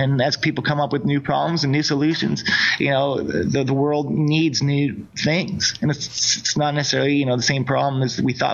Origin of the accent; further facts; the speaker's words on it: San Francisco, California, United States; I grew up in San Francisco and it was pretty fun.